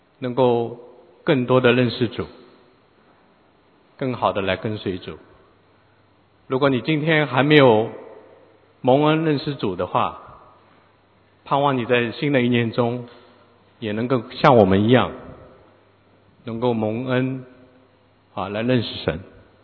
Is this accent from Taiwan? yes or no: no; China; 我想我们中国人蛮蒙福的哈。